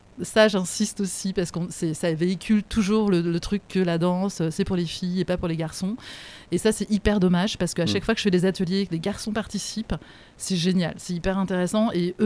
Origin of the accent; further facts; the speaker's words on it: Île-de-France, France; Alors moi, je viens plutôt de l'Île-de-France.